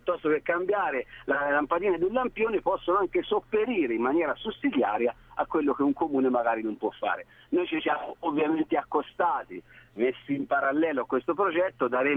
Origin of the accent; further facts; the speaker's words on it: Petroio, Tuscany, Italy; Petroio è il mio paese, tra l'altro, dove sono nato e sono cresciuto.